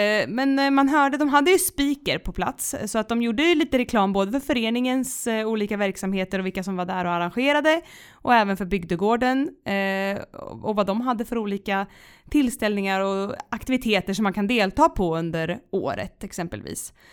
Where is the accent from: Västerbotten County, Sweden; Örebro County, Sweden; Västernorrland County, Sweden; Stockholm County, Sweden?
Örebro County, Sweden; Lekeberg; jag var ju på hemmaplan i min hemkommun Lekeberg och besökte marknad